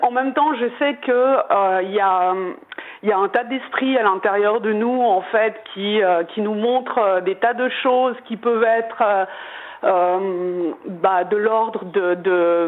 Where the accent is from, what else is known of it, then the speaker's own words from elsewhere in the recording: Romania; moi je viens de Roumanie.